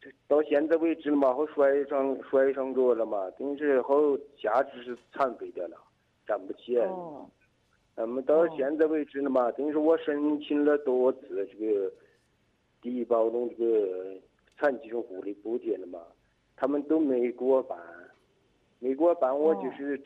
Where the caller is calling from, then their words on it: Fujian, China; 我是福建的，福建县中安镇，在住社区像那个村的